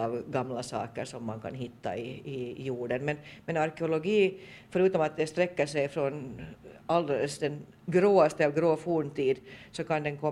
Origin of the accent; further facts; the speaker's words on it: Åland, Finland; Nå, här hemma på Åland så kommer vi ju inte så förskräckligt rysligt långt tillbaka i tiden i alla fall.